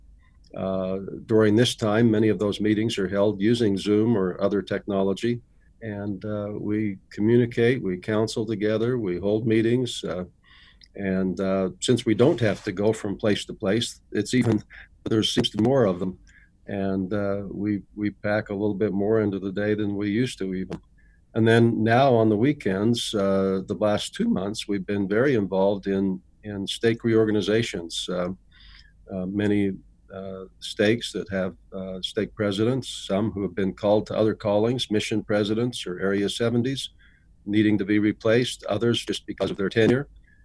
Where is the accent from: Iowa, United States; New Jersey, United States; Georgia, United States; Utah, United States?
Utah, United States; also born or lived in Colorado; Well, I was born here in Utah. I grew up in Utah mainly, but most of my married life was in Colorado.